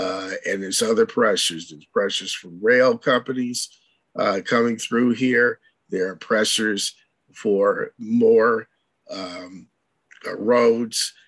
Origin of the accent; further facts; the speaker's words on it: Cleveland, Ohio, United States; moved away; years ago when I grew up in the Midwest, when they consolidated all the transit agencies, they put out a one penny tax to do that in the Cleveland metro area.